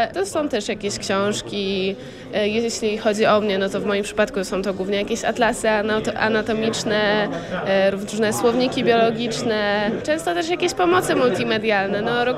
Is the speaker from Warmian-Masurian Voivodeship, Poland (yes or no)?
no; Włocławek, Kuyavian-Pomeranian Voivodeship, Poland; Z Włocławka.